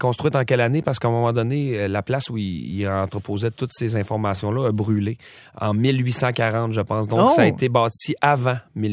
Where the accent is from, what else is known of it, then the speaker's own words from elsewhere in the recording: Quebec, Canada; parce qu'on s'entend, nous autres, on vient du nord du Québec.